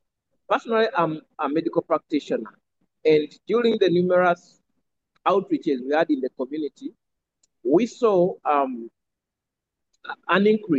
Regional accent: Uganda; I'm a Ugandan.

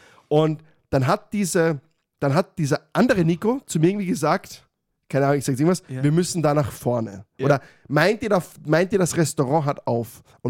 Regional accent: Austria; ist der Österreicher, wie man uns halt kennt.

